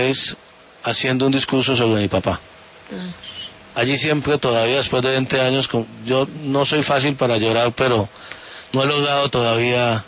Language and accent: Spanish; Colombia